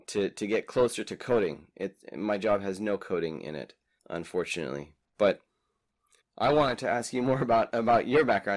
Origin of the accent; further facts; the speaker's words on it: Texas, United States; So I grew up in Texas, but both of my parents grew up in Utah, and I went to college in Utah.